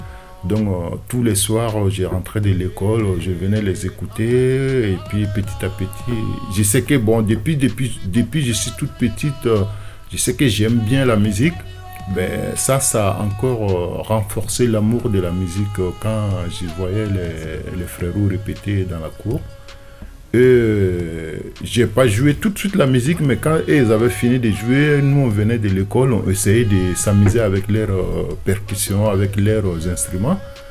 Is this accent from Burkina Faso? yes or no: yes; Burkina Faso; now in France; Je suis burkinabé français. Je suis d'origine burkinabé et français parce que je vis maintenant en France et j'ai la nationalité française. Donc j'ai quitté l'Afrique et maintenant je suis en France. Ma vie est en France.